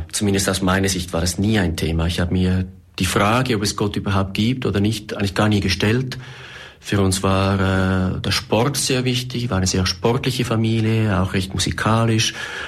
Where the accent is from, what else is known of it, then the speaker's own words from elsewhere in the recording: Zurich, Switzerland; born there; Ich bin 1966 in Zürich geboren, als viertes von vier Kindern.